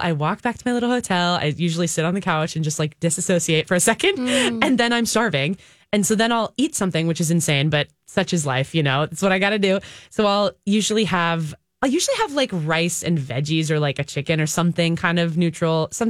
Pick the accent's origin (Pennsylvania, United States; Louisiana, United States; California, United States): California, United States; Redondo Beach; moved away as an adult; now in New York City, United States; I grew up in Southern California near L.A. actually, in Redondo Beach.